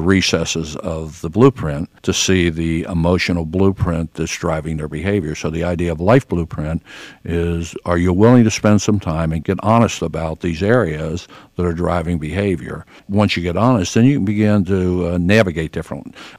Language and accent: English; Brazil; I grew up in Brazil.